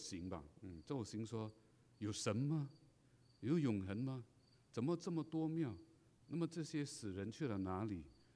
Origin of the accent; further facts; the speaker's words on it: Penang, Malaysia; 我从小就在马来西亚一个海岛长大，马来西亚的海岛叫做槟榔屿，那中间一个山叫做升旗山，升旗山有2700公尺吧，那么高啊，山上满了飞鸟